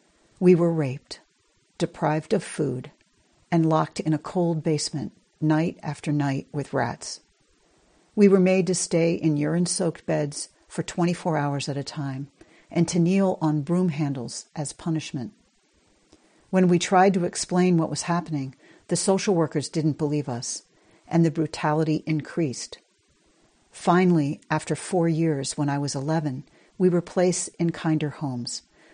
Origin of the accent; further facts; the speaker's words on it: Pleasant Point, Maine, United States; I am a Passamaquoddy from Pleasant Point, Maine